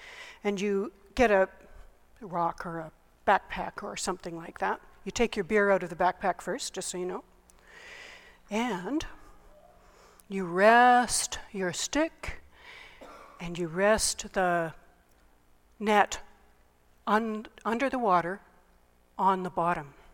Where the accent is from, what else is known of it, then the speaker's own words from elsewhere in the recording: Canada; I'm from Canada.